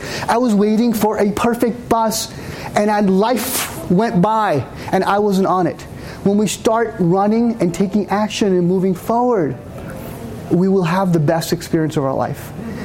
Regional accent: New York City, New York, United States; And I said, no, I'm a New Yorker.

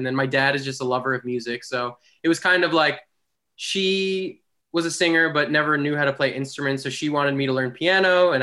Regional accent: New York, United States; So I was born in Battery Park, and then I did most of my growing up on Long Island, and then back and forth. I lived in the city for a long time, and then eventually I came back to Long Island

